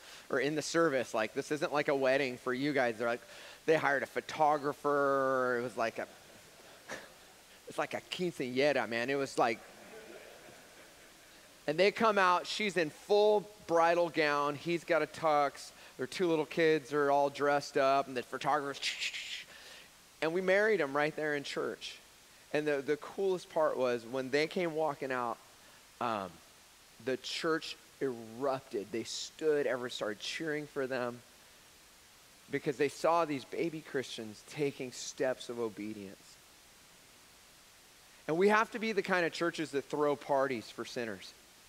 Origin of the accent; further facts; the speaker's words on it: Fresno, California, United States; they're like, so where are you from? I'm like, oh, I'm from Fresno.